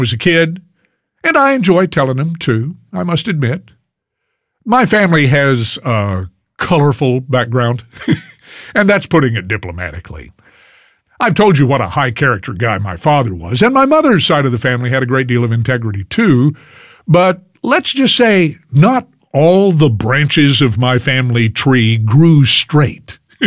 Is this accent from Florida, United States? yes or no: no; Fort Worth, Texas, United States; I went to TCU in my hometown of Fort Worth.